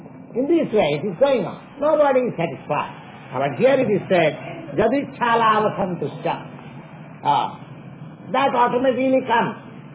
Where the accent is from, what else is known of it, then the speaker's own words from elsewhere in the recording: India; Just like I'm an Indian sannyasi, I come to a country, to your country.